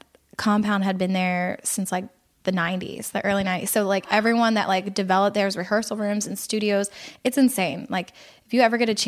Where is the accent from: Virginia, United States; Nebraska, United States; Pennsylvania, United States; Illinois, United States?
Pennsylvania, United States; Philadelphia; Philadelphia.